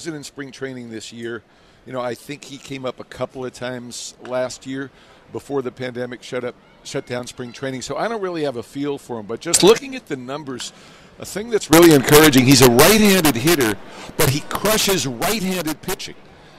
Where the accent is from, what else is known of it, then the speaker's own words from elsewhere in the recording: New York, United States; it really appealed to me as a kid growing up in New York, always wanting to be in California.